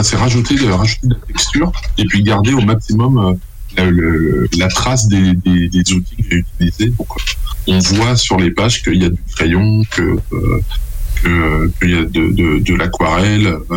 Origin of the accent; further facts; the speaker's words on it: Pays de la Loire, France; un crayon de bois, comme on dit chez nous en Maine-et-Loire.